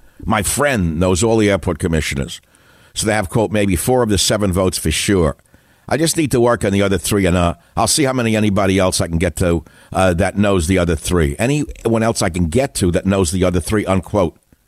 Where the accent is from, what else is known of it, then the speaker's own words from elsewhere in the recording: New York City, New York, United States; You say, look, I'm originally from New York City.